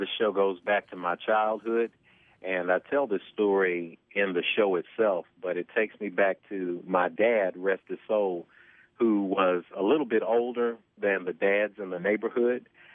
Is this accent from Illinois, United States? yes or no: no; Nashville, Tennessee, United States; I grew up in Nashville, Tennessee. I'm a homegrown Southern guy. And grew up with three kids in the house, working class family in South Nashville.